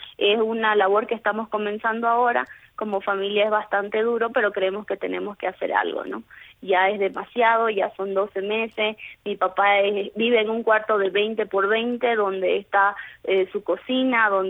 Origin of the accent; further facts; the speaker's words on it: Bolivia; Los bolivianos podemos y los bolivianos vamos a salir adelante